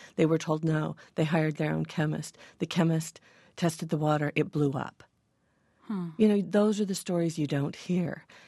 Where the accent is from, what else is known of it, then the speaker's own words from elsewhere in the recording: United States; And being cynical as an American